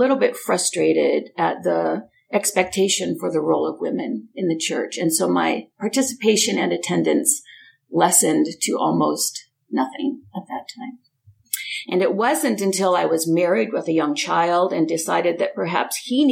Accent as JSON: {"language": "English", "town": "Puyallup", "region": "Washington", "country": "United States", "tie": "born or raised there", "said": "So I grew up in the South Puget Sound area in a town called Puyallup, Washington."}